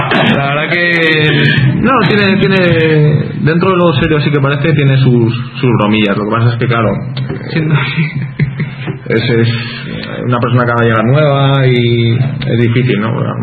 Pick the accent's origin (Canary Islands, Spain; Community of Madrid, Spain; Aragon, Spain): Community of Madrid, Spain; Madrid; como soy de Madrid